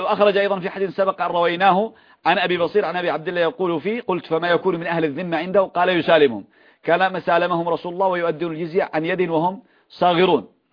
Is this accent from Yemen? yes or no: yes; Yemen; كما يقول عندنا في اليمن